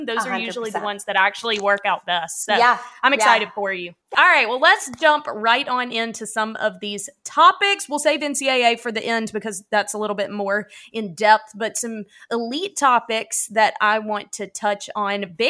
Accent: the South, United States; like, I'm from the South and I'm like it privy to when there's a chance of snow

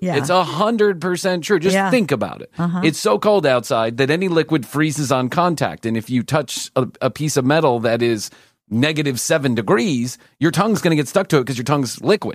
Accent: Chicago, Illinois, United States; I grew up in Chicago, and we certainly were no stranger to negative degrees.

